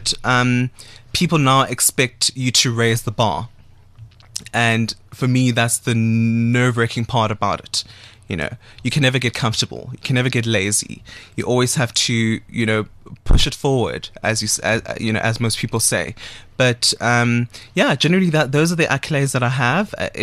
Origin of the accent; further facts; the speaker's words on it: Soweto, Gauteng, South Africa; born there; So the 20th of February 1992, that is when … was born, in Soweto, Dobsonville specifically.